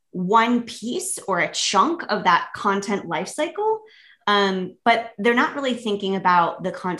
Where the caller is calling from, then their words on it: Chicago, Illinois, United States; I'm in Chicago.